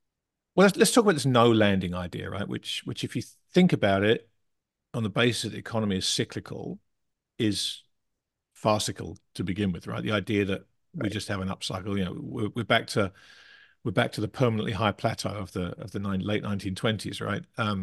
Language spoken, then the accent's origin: English; England, United Kingdom; I'm English.